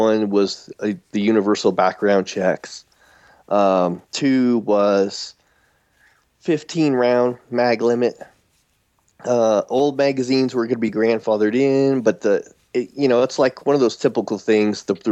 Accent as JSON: {"language": "English", "region": "Colorado", "country": "United States", "said": "I'm a combat medic, and I recently just moved back to my home state of Colorado."}